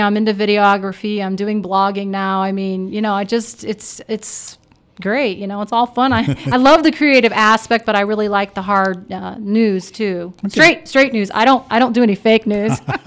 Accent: Fort Wayne, Indiana, United States; now in Carmel, United States; Well, I grew up in Fort Wayne and did Catholic schools and all that. I now live in Carmel, Indiana, go to Our Lady of Mount Carmel.

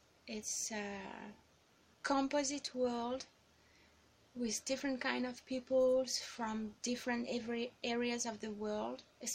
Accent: France; English is a second language; I come from France, and food is our culture.

